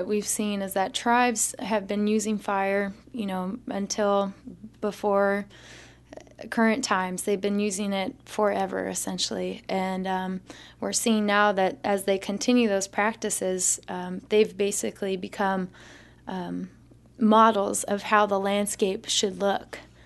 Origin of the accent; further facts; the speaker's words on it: Pueblo of Laguna, New Mexico, United States; I'm a tribal member. I'm from the Pueblo of Laguna.